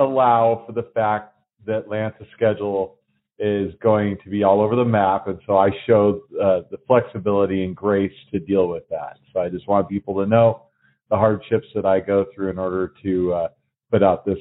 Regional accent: Cheney, Washington, United States; from Cheney, Washington.

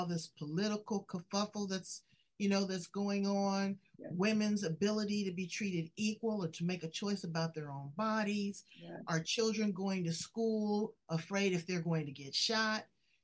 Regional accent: Los Angeles, California, United States; I'm from Los Angeles, so, and not too far. My parents live not too far from Beverly Hills.

